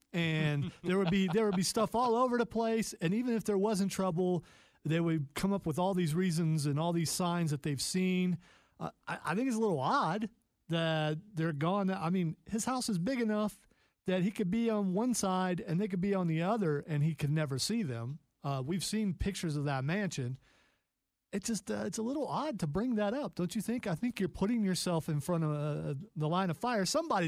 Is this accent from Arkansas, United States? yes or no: no; Ohio, United States; You know, I'm from Ohio, where it snows a lot.